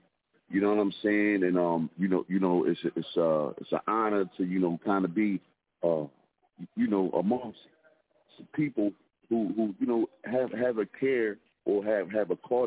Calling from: Philadelphia, Pennsylvania, United States; Calling from the street of Philadelphia.

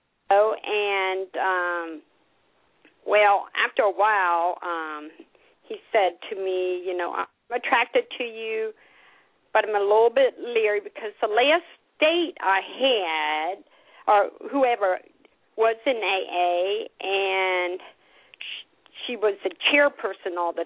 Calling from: Cincinnati, Ohio, United States; Cincinnati, okay. Ohio.

